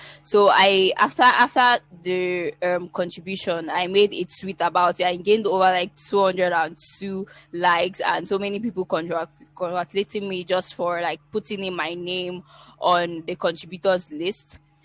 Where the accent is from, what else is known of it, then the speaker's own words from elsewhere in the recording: Nigeria; I'm from Nigeria, and I'm a back-end developer.